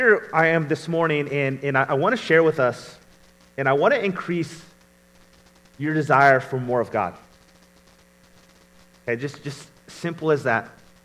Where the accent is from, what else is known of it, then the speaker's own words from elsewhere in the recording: Lewiston, Idaho, United States; also born or lived in Alaska; Okay, I'm from Lewiston.